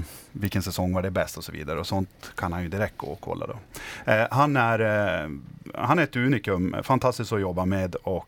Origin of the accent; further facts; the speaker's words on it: Luleå, Norrbotten County, Sweden; Född och uppvuxen i länet i Luleå ursprungligen.